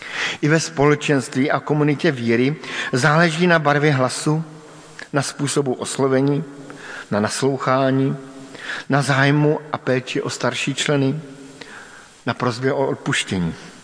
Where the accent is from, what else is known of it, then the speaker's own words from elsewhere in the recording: Brno, South Moravian Region, Czechia; Sám jsem vyrůstal v Brně